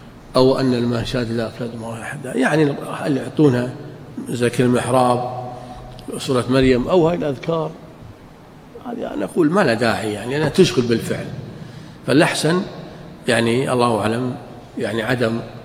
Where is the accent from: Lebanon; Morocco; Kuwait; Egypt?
Kuwait; واحنا عندنا بالكويت نبي بس ريحة مطر